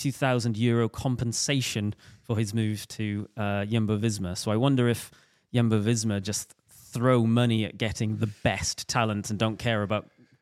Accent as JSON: {"language": "English", "region": "Wales", "country": "United Kingdom", "said": "as clearly shown by your name, which is Welsh, and me being Welsh, and I should be able to pronounce it."}